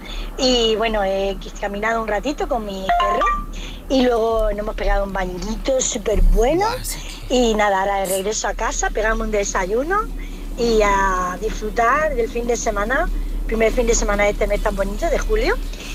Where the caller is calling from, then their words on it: Cartagena, Region of Murcia, Spain; de Cartagena y quería compartir con vosotros que hoy me he pegado mi primer baño